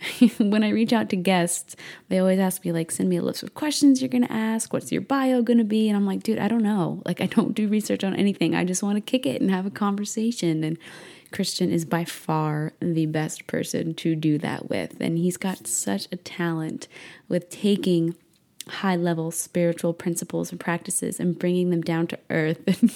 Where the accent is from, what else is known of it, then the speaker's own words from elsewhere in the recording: Midwest, United States; born there; Like, I was born in the Midwest. I love all things country.